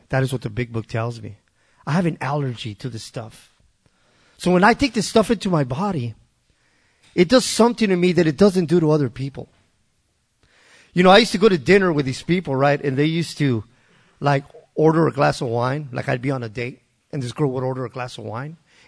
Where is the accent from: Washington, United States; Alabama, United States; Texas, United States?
Texas, United States; El Paso; I grew up in El Paso, Texas.